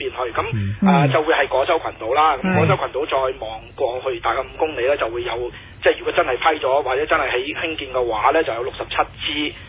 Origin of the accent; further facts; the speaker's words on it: Hong Kong; 我哋香港人就係我覺得有啲可悲，我哋香港人咧。